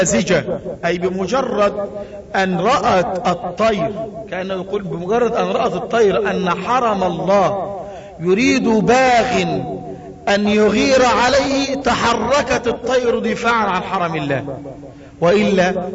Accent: Sharqia Governorate, Egypt; وهذا حدث قريبا عندنا في الشرقية

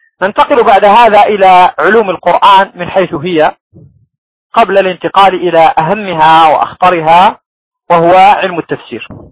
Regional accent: Morocco; لأحد الشيوخ عندنا في المغرب

